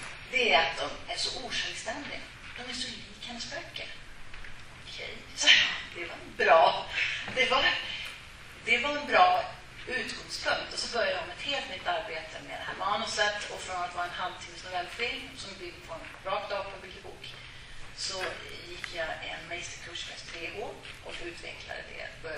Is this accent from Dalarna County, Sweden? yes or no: no; Norrbotten County, Sweden; Jag kom från Norrbotten